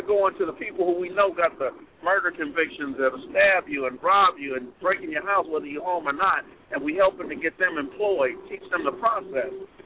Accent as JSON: {"language": "English", "town": "Los Angeles", "region": "California", "country": "United States", "tie": "born or raised there", "said": "I grew up in the West Adams area of Los Angeles for 27 years."}